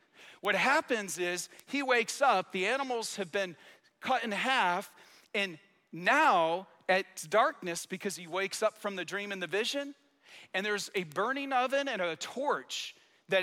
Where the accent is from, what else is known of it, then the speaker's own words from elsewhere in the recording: Michigan, United States; I got to tell you, I grew up in Michigan, blue collar. I got a lot of grit.